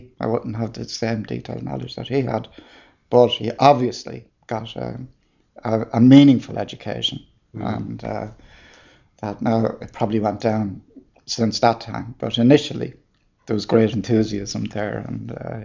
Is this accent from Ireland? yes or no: yes; Cartubber, County Roscommon, Ireland; born there; also born or lived in Mullingar; I was born in Cartubber, outside Carrick and Shannon in Roscommon.